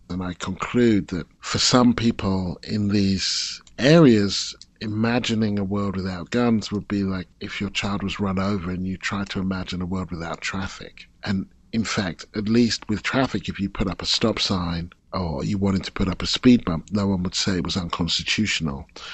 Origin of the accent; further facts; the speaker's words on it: United Kingdom; I come from Britain